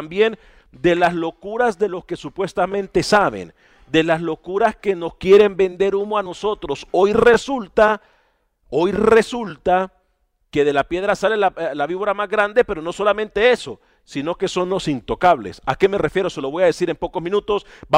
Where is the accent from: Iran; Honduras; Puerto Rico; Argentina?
Honduras; Nos encontramos en territorio centroamericano, específicamente en mi tierra natal, en Honduras